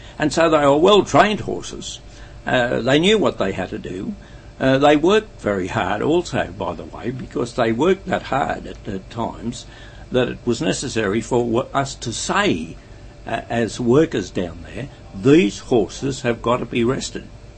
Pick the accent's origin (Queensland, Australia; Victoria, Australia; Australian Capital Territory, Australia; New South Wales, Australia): New South Wales, Australia; Ralston; born there; I was born in Ralston, New South Wales in 1919.